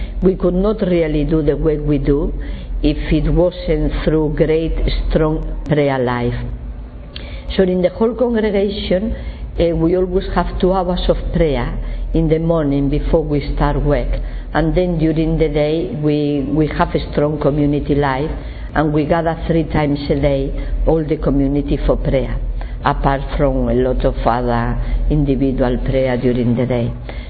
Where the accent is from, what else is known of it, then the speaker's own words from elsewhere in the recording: Spain; English is a second language; I'm from Spain.